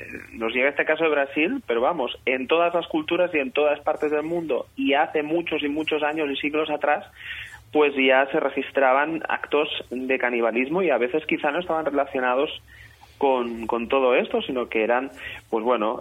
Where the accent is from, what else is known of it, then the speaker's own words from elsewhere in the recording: Catalonia, Spain; accent: Catalan; Voy aquí disimulando mi acento catalán para que no digan...